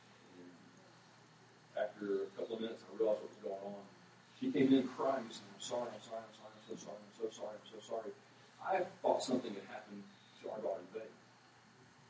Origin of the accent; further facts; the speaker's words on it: Flatford, Florida, United States; All of them made the 2.5-hour drive from Waycross to my hometown, Flatford, Florida